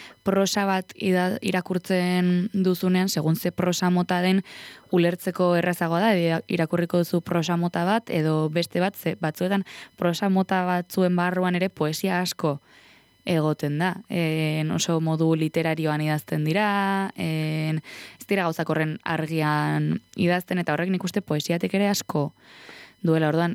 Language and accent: Basque; Oiartzun, Basque Country, Spain; gure herrian Oiartzunen urtero egiten da prosa eta poesia sari banaketa